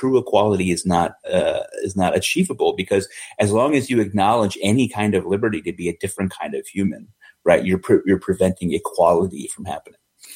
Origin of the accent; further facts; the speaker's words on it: Middletown, Connecticut, United States; I'm from Middletown, Connecticut, okay?